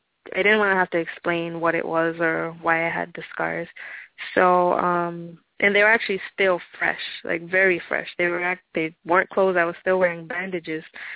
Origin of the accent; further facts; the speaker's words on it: Jamaica; I think I was five, and at the time I was in Jamaica. I'm originally from Jamaica.